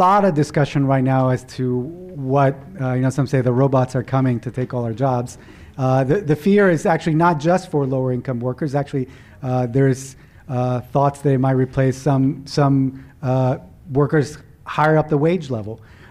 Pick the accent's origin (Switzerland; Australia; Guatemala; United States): Guatemala; English is a second language; someone that was grew up in the developing world, I was born in Guatemala and spent most of my childhood there